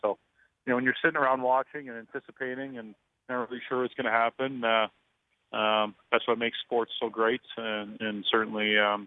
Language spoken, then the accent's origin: English; Toronto, Ontario, Canada; growing up in Toronto